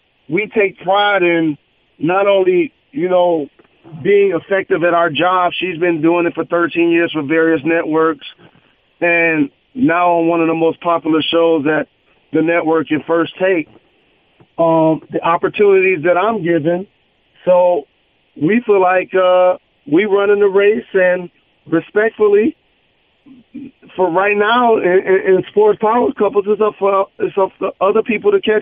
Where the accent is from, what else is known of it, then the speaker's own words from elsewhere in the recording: Detroit, Michigan, United States; I'm very passionate about the state of Michigan and my hometown of Detroit.